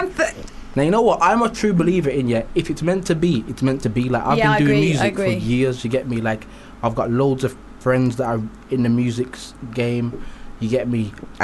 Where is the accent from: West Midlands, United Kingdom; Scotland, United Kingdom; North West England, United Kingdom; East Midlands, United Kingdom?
West Midlands, United Kingdom; Wolverhampton; Obviously, I'm from Wolverhampton, born and bred Wolves, but obviously, I love my Welsh gang too.